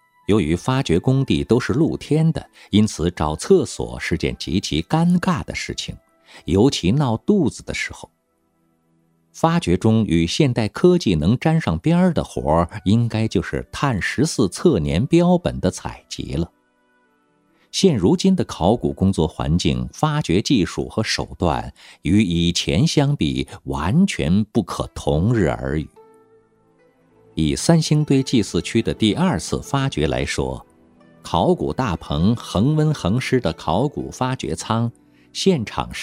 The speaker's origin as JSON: {"language": "Chinese", "region": "Chongqing", "country": "China", "said": "因为我是重庆人，天生不会骑车"}